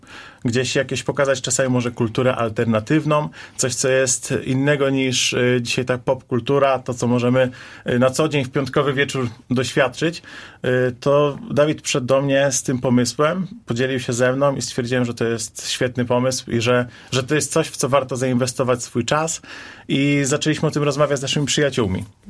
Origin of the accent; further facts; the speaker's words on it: Zielona Góra, Lubusz Voivodeship, Poland; Też jestem z Zielonej Góry.